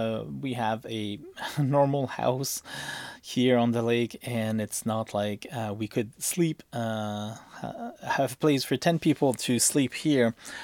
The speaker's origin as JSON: {"language": "English", "region": "Quebec", "country": "Canada", "said": "as a Canadian and a Quebecer first"}